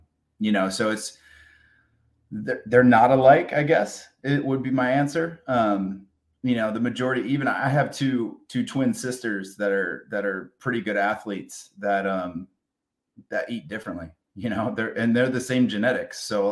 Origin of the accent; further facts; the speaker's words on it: Rhode Island, United States; also born or lived in Connecticut / Tennessee / New York / California; I'm originally from Rhode Island. I've lived in Connecticut. I've lived in Tennessee. Then I moved back to Connecticut to play hockey in prep school.